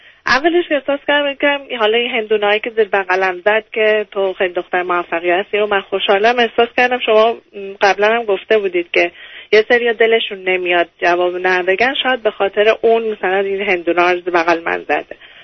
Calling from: Canada; من 32 ساله از کانادا هستم.

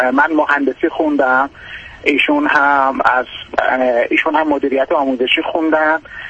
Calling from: Iran; البته ما از ایران هستیم، یه مقدار فکر میکنم مشکل ارتباط تلفنی هم باشه

